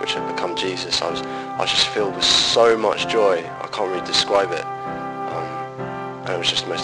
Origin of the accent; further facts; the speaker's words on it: Brighton, South East England, United Kingdom; I'm 18 and I'm from Brighton.